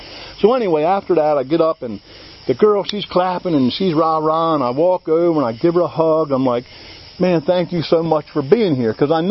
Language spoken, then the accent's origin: English; Baltimore, Maryland, United States; from Baltimore.